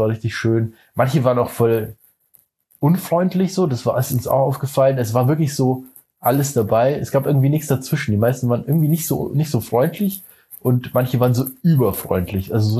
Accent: Germany; Ja, ist ja klar, wir kommen aus Deutschland hierher und machen Touristensachen.

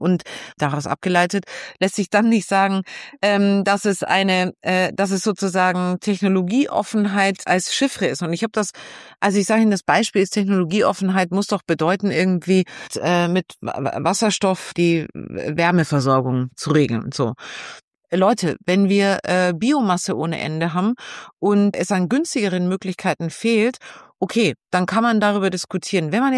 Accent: Düsseldorf, North Rhine-Westphalia, Germany; ich bin Düsseldorferin.

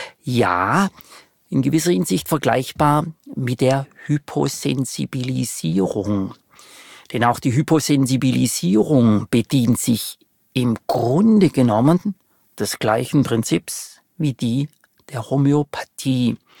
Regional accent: Baden-Württemberg, Germany; als Schwabe

